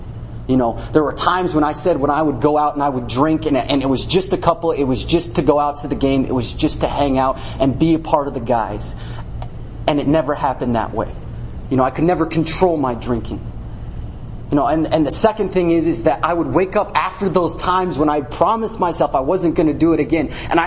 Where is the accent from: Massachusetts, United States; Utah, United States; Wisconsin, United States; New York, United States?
Utah, United States; Salt Lake City; I'm from Salt Lake City, so I was in the predominant religion up there. You know, I was Mormon, and I was seminary president.